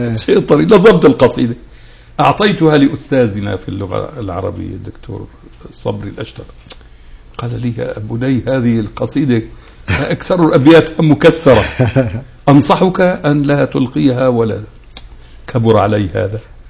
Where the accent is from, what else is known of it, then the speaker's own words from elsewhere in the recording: Aleppo, Aleppo Governorate, Syria; كنا في مسبح من مسابح النوادي عندنا في حلب، وفي فترة السنة الثانوية بالذات